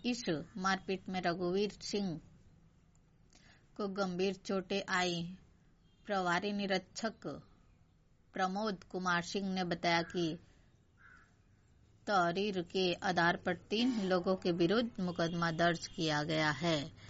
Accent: Uttar Pradesh, India; जिला गाजीपुर की रहने वाली हूँ।

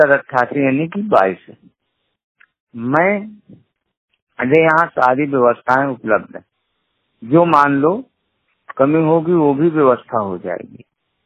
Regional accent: Fatehpur, Uttar Pradesh, India; मैं फतेहपुर का निवासी हूं।

